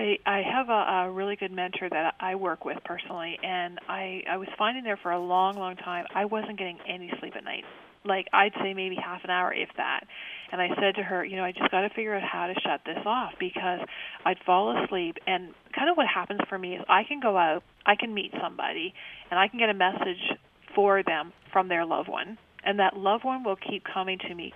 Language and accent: English; Canada; with an American slang, and I'm Canadian.